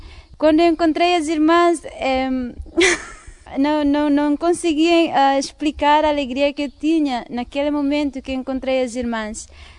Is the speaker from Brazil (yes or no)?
no; Timor-Leste; sou timorense.